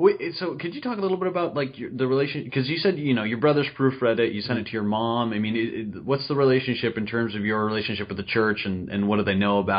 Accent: Arizona, United States; I'm from Arizona, so we were watching this Cardinals game, and he just got destroyed.

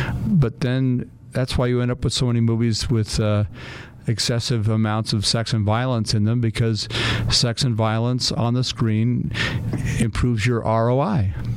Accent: California, United States; now in Utah, United States; No, I was born and raised in California.

